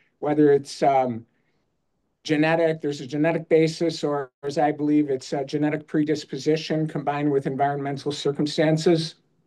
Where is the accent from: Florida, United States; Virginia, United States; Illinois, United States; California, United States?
Illinois, United States; Chicago; I grew up in Chicago and Southside Chicago.